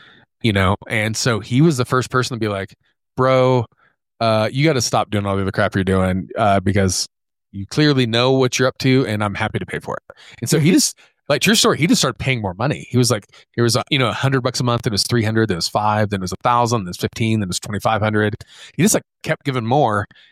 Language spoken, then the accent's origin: English; Oklahoma, United States; moved away as an adult; Like I grew up in Oklahoma, pretty rural Oklahoma, dirt poor. As a state, but my family was poor. Ended up going to college, like doing that whole thing. Moved to St. Louis after school